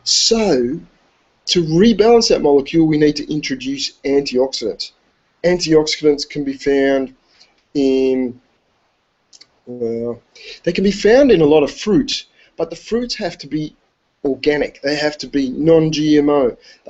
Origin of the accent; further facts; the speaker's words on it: Australia; because I'm from Australia, so we used to play Australian rules.